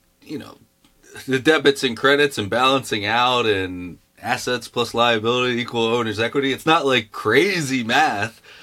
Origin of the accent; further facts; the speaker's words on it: Baltimore, Maryland, United States; moved away as an adult; also born or lived in San Francisco; now in Chicago, United States; I'm from Baltimore, Maryland. I might get into it later, but spent some time over on the West Coast in San Francisco, and now I'm in Chicago, so kind of popped around the East Coast, West Coast, Midwest.